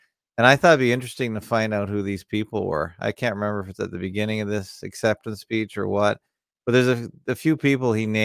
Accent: United States; Okay, I admit I voted too. I'm an American, so.

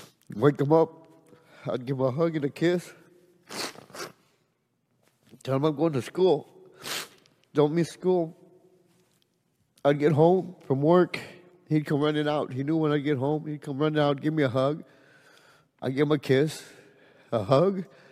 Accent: Edinburg, Texas, United States; I'm from Edinburgh, Texas.

